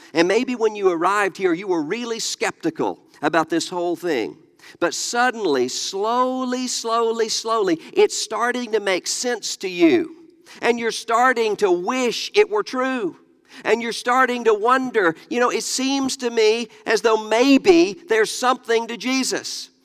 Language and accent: English; Mississippi, United States; I'm from Mississippi. That makes sense to me.